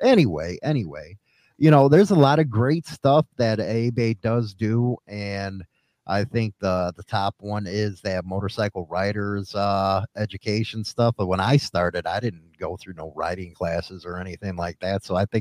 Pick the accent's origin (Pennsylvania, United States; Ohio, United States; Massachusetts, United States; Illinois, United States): Illinois, United States; Chicago; You don't have to tell me. I'm from Chicago.